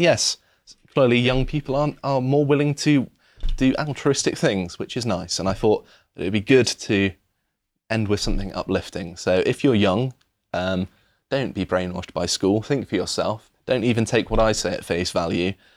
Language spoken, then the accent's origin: English; Plymouth, South West England, United Kingdom; I grew up I grew up in Plymouth, that's why I'm particularly pleased.